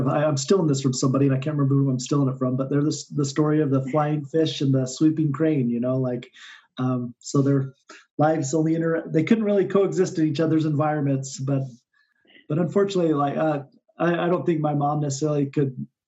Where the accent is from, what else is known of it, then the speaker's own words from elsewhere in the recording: Utah, United States; also born or lived in Oklahoma; Interesting enough, I was born in Oklahoma, but I grew up down in southern Utah in the Four Corners area in this small town. My dad was a school teacher on the Navajo Reservation, and we ended up living down there.